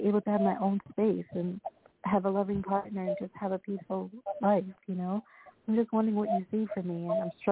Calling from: Florida, United States; I'm calling from Florida. Newly moved here about 3 weeks ago

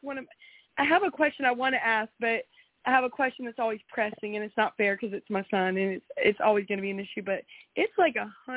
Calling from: Texas, United States; Texas. Central Texas.

